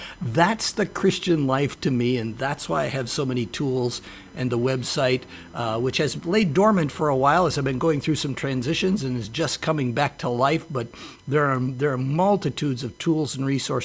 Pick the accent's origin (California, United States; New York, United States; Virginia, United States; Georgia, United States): California, United States; I'm from Southern California, and I only know of two or three.